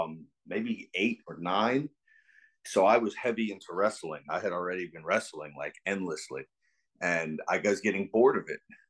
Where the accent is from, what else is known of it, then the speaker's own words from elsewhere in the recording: Levittown, New York, United States; also born or lived in New Jersey; And then I moved from New Jersey, probably at about when you're going into sixth grade in America, back to Long Island, New York, but to my hometown, my father's hometown, which was Levittown, to where I lived up until I moved out